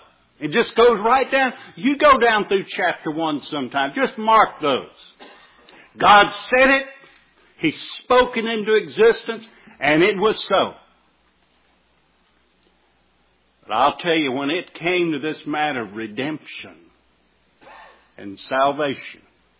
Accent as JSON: {"language": "English", "region": "the South", "country": "United States", "said": "I said, well, you know, I'm from the South, and I said, you know, we kind of take the easy route or whatever in our language"}